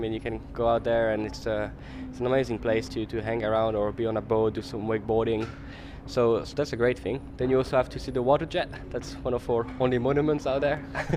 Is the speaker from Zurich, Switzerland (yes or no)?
no; Geneva, Switzerland; English is a second language; I grew up in Geneva in Switzerland, so I'm born there and I've made my studies there.